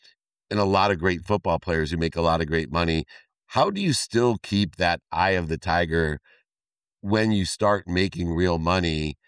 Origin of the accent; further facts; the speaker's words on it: Akron, Ohio, United States; I grew up poor. I grew up in Akron, Ohio, six kids, single mom.